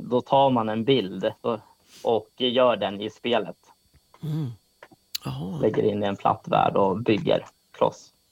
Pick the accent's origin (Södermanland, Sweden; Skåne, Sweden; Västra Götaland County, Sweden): Södermanland, Sweden; Strängnäs; Och jag är ju själv från Strängnäs